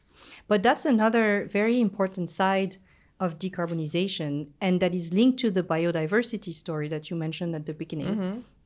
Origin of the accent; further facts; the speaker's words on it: France; I come from France